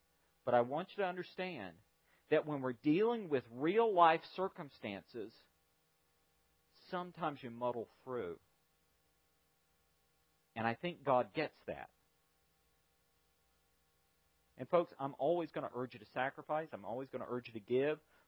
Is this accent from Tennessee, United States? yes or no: no; Fayetteville, North Carolina, United States; I grew up in the South on, you know, Fayetteville, North Carolina, 70%, 80% humidity all of the time, blazing hot in the summer.